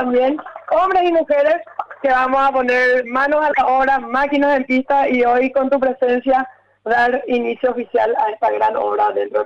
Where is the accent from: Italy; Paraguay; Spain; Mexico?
Paraguay; estamos comprometidos como paraguayos a hacer de nuestro país un lugar mucho más lindo